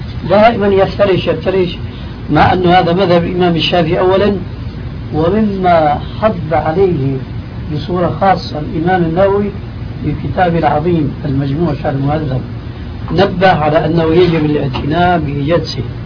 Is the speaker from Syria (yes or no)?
yes; Syria; أما جماهير الناس كما يقولون عندنا في سوريا